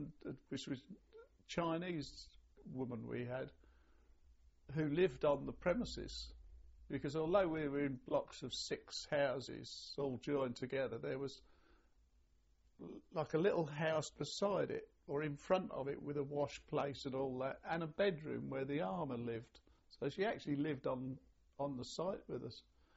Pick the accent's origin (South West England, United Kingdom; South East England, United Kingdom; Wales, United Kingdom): Wales, United Kingdom; born there; I mean, I was born in Wales, whereas my father was a Cornishman and my mother was from the Fens of East Anglia. I was born in Wales.